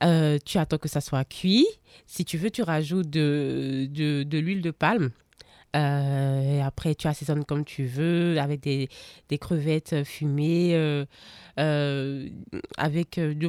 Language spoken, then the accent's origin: French; Benin; la sauce gombo avec du plakali ou avec du télibor parce que je suis béninoise.